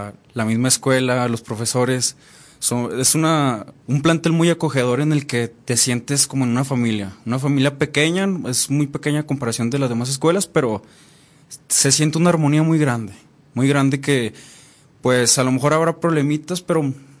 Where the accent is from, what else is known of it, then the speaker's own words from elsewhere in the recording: Mezquital, Durango, Mexico; yo soy del lado del Mezquital Durango y hay mucha zona vegetativa, mucha zona forestal.